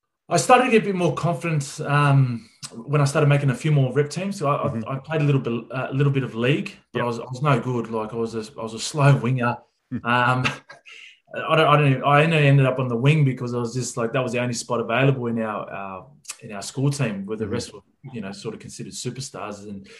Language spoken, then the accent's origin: English; Sydney, New South Wales, Australia; we're from Western Sydney